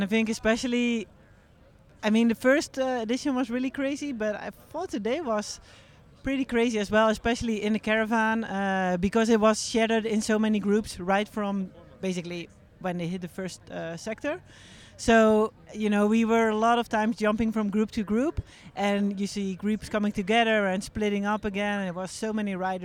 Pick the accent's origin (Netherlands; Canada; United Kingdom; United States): Netherlands; Rotterdam, South Holland; It starts in my hometown.